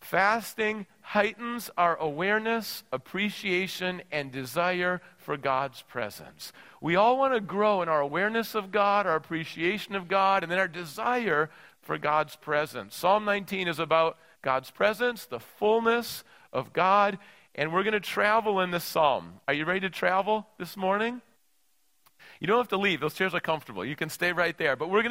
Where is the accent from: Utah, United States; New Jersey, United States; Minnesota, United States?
Minnesota, United States; I grew up in Minnesota, and my wife grew up in Minnesota. We had cold winters